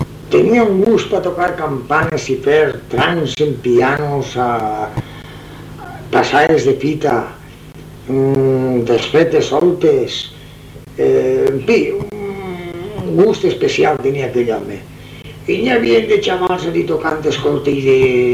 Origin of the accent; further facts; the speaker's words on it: Valencian Community, Spain; de 65 anys d'edat. Aunque no soc de Russafa, que vivia per al centre, per la catedral